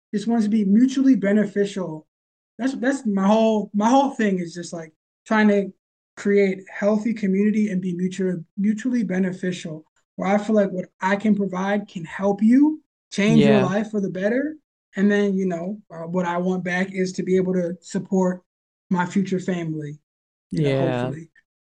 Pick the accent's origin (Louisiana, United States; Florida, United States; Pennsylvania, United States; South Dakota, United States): Pennsylvania, United States; Philadelphia; I grew up in Philly.